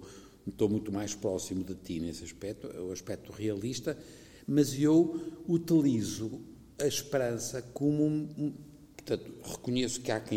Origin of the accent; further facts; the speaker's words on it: Vila Praia de Âncora, Viana do Castelo, Portugal; Eu, como sou de Vila Praia da Âncora, passo lá muito.